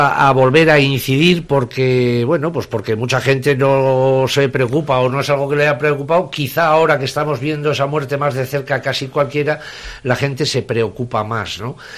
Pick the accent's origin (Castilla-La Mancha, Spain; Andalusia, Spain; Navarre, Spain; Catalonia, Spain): Navarre, Spain; Tudela; yo voy a hablar de mi pueblo, de Tudela y de todos los de alrededor